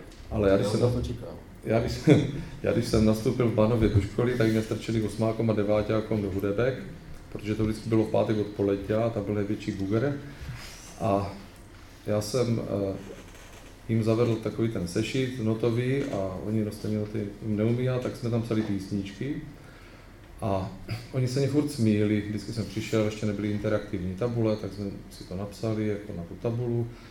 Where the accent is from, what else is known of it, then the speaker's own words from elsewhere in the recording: Uherské Hradiště, Zlín Region, Czechia; my jsme jako tam jako u Uherského Hradišťa. Vy jste ze Slovácka